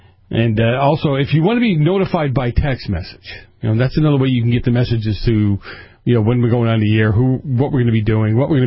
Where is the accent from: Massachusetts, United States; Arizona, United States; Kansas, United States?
Massachusetts, United States; Boston; And when I grew up in Boston, and I hate to say it, it had in the past, maybe not so now